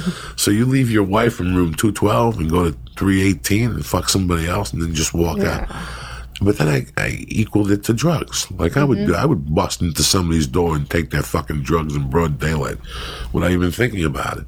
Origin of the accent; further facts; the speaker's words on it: New Jersey, United States; But when I was growing up in Jersey, we would go to the city to peep shows.